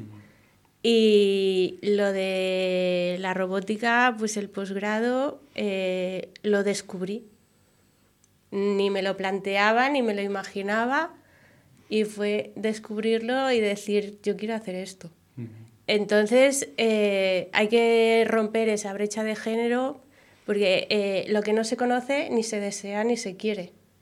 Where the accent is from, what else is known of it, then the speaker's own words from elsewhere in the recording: Galicia, Spain; Soy de Galicia, de la Ribeira Sacra, en el interior de Galicia.